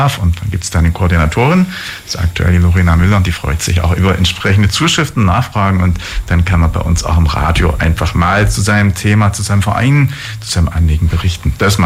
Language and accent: German; Ulm, Baden-Württemberg, Germany; ich selber bin auch aufgewachsen im Safranberg und da ist nicht weit auch die Bahnstrecke dann von Ulm nach Stuttgart.